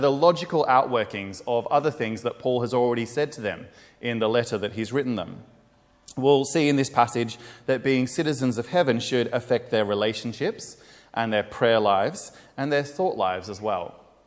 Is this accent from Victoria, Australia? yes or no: no; Wagga Wagga, New South Wales, Australia; born there; I was born in Wagga Wagga. The fact that I have citizenship in Australia affects my life even though I'm not there.